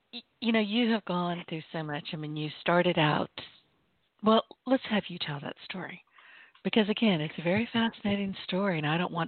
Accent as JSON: {"language": "English", "town": "San Francisco", "region": "California", "country": "United States", "lives_now": "US South", "said": "I'm laughing because I am in the South, so I know what you're talking about. I came from San Francisco to the South, so I get it."}